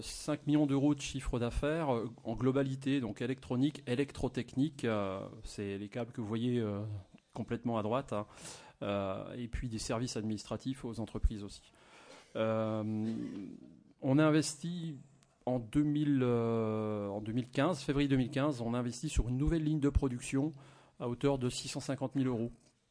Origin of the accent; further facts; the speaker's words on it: Grand Est, France; je suis alsacien, on a des clients en Alsace